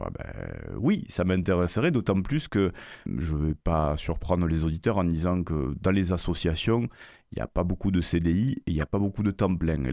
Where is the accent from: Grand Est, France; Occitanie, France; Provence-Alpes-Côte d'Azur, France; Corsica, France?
Occitanie, France; Toulouse; comme je suis né à Toulouse et je suis né en 1980, j'ai toujours vécu à Toulouse